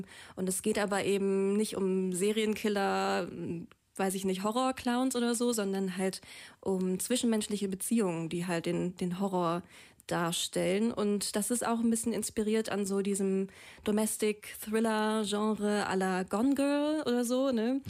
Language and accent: German; Cologne, North Rhine-Westphalia, Germany; Wir kommen ja aus Köln und das war natürlich aufregend